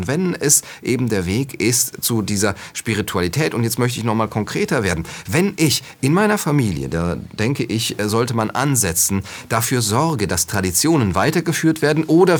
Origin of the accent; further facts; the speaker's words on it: Cologne, North Rhine-Westphalia, Germany; ich entschuldige mich als Kölner natürlich für das Gebaren dieser Herren